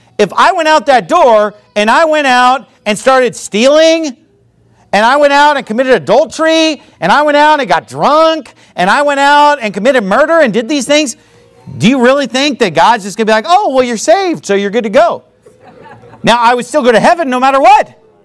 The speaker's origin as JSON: {"language": "English", "country": "United States", "tie": "born or raised there", "said": "Hey, I grew up in this wicked society. I grew up in America, and guess what?"}